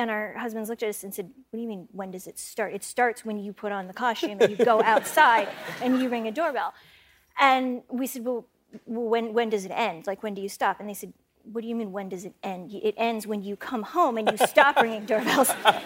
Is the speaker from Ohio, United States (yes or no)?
yes; Shaker Heights, Ohio, United States; a lot of things that I thought were normal from growing up in Shaker Heights were actually not normal at all, both good and bad.